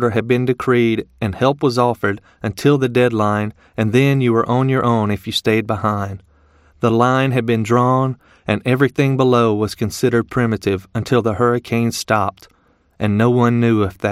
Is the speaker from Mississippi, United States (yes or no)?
yes; Mississippi, United States; I'm from South Mississippi. Have family there, have family and friends on the coast and in New Orleans.